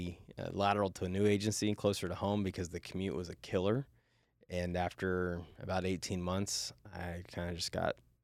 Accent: Oklahoma, United States; moved away as an adult; I was born and raised in Oklahoma, town about the size of a nickel, like 300 to 400 people in it.

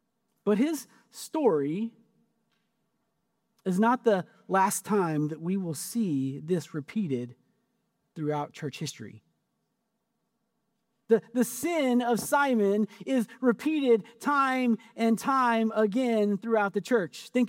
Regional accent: Kearney, Missouri, United States; Some of my earliest memories of church are in my hometown, Kearney, Missouri, the hometown of Jesse James.

